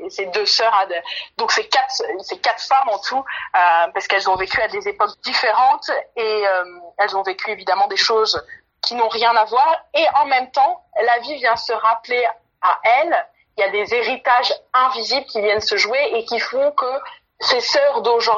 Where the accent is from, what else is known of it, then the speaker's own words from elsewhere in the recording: France; Nous, quand on vient de France